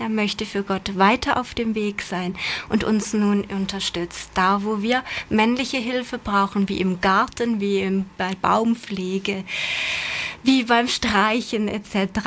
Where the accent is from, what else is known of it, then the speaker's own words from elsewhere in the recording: Hesse, Germany; now in St. Gallen, Switzerland; Ja, ich bin gebürtig aus Deutschland, aus dem Taunus. Ich bin in einer Großfamilie groß geworden mit Opa, Oma, Mama, Tante, Cousins und ich.